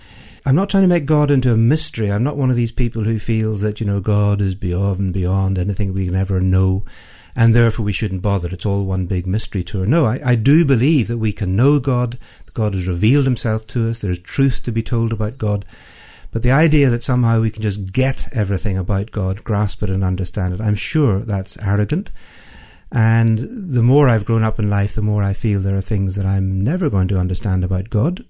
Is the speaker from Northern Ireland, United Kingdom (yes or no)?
yes; Belfast, Northern Ireland, United Kingdom; accent: Belfast; Well, my origins, as my accent will quickly tell you, are from Belfast.